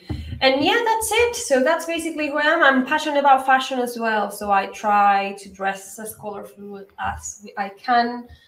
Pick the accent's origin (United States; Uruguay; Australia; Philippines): Uruguay; English is a second language; now in Spain; But I'm originally from Uruguay, Uruguay, the tiny piece of land between Argentina and Brazil. So it's like this. We're only 3 million people